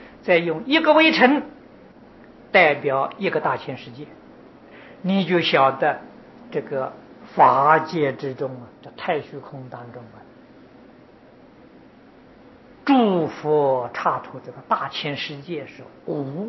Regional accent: China; 我们中国人写毛笔很多羊毫啊

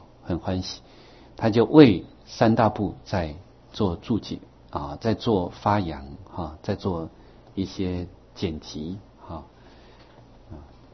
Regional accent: Taiwan; 那这个是我们台湾人的福报，啊，我们在台湾的福报，所以台湾真是宝岛

